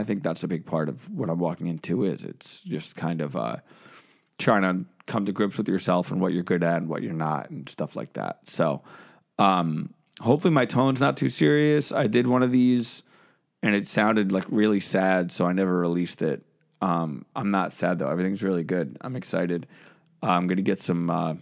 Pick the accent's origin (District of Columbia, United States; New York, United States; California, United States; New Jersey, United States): New Jersey, United States; "Hey Tom, I'm from New Jersey. I spent time on Bravo, and I work in the restaurant business. So."